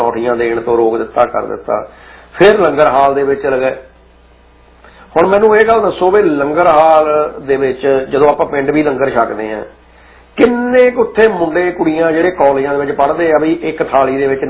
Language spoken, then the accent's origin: Punjabi; Punjab, India; moved away; ਫਿਰ ਹੁਣ ਦੂਜਾ ਇਹ ਆ ਕਿ ਅਸੀਂ ਸਾਰੇ ਪੰਜਾਬ ਤੋਂ ਆਏ ਹਾਂ